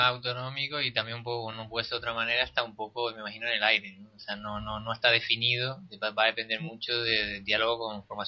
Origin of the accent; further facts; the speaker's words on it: Canary Islands, Spain; pero yo que vengo de Tenerife